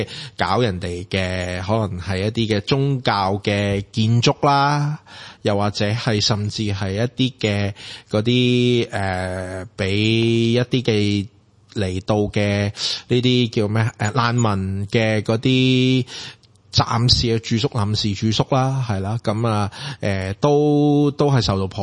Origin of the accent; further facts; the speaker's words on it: Hong Kong; 即係個諗法係即係我哋香港人就唔同啲呀嗰啲